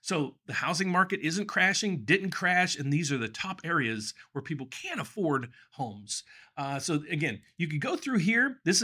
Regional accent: Pittsburgh, Pennsylvania, United States; So I was born and raised right around the Pittsburgh area.

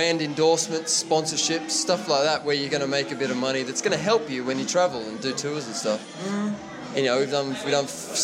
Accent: Australia; I'm from Oz.

